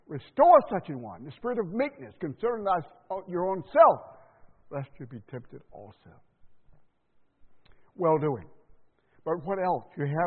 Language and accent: English; the South, United States; accent: Southern; she heard my accent. She said, you're from the South. I said, yes.